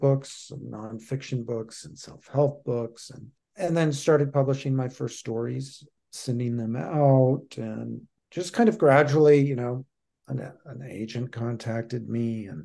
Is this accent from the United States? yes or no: yes; Intermountain West, United States; also born or lived in California / Montana / Utah / Wyoming; So I grew up in the Intermountain West, a little bit in the Mojave Desert, the Inland Empire of California, Montana, Utah, Wyoming, and really lived there all my life until I was about 19